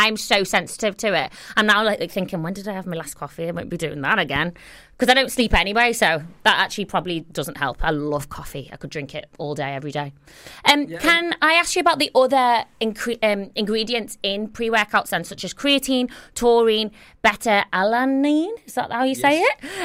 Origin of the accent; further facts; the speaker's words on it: Liverpool, North West England, United Kingdom; I'm from Liverpool, by the way.